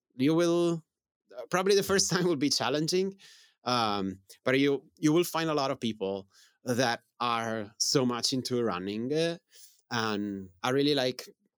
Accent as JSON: {"language": "English", "country": "Italy", "said": "And what is even great is that I'm from Italy."}